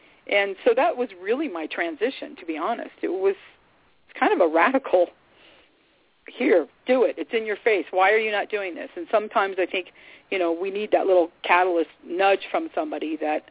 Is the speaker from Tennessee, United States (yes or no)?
no; Azusa, California, United States; we moved to Azusa, and growing up in Azusa, one of the girls that I grew up